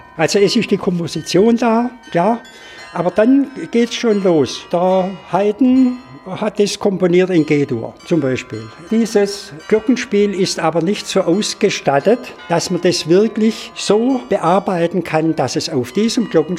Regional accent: Esslingen, Baden-Württemberg, Germany; born there; Und da ich Esslinger bin, gebürtiger Esslinger, dann habe ich gesagt, ich will es einfach versuchen.

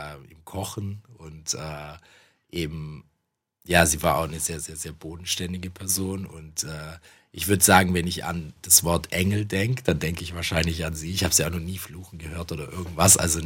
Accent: Germany; first language German; Deutsch ist halt auch meine Muttersprache und ich bin einfach auch sehr an Deutschland gebunden im Allgemeinen und ich bin hier auch aufgewachsen

